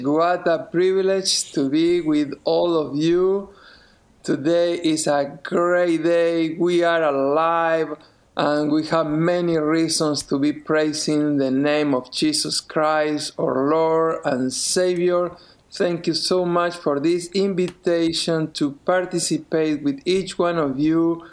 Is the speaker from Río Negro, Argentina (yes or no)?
no; Buenos Aires, Argentina; I grew up in Buenos Aires, Argentina.